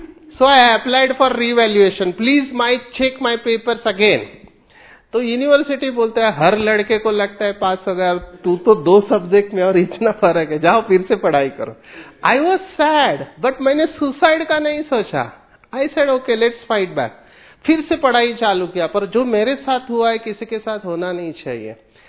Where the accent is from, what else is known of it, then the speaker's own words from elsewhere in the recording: Mumbai, Maharashtra, India; I am born and brought up from a slum area of Mumbai, I am born and brought up from a slum area, मैं 100 square feet में बड़ा हुआ हूं।